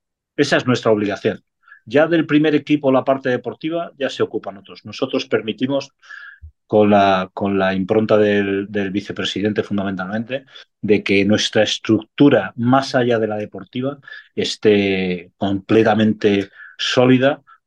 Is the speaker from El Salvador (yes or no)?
no; Madrid, Community of Madrid, Spain; born there; now in Cádiz, Spain; Yo que soy madrileño de nacimiento, andaluz de adopción y gaditano de la última escala de la que puedo